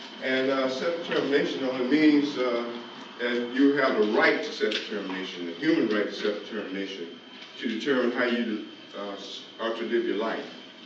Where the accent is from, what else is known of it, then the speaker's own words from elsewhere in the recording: Charleston, South Carolina, United States; I'm from Charleston, South Carolina. I'm an elder in the Gullah Geechee Nation.